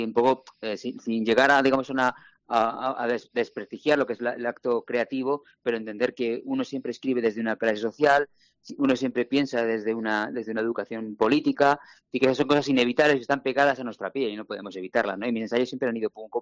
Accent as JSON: {"language": "Spanish", "town": "Santander", "region": "Cantabria", "country": "Spain", "tie": "born or raised there", "also_born_or_lived": "Torrelavega", "said": "yo soy santanderino, yo nací en Torlavega, pero crecí en Santander, y tiene que ver también con ese chaval, ¿no? Que vivía en un barrio de la periferia como Escandina, que es un polígono industrial"}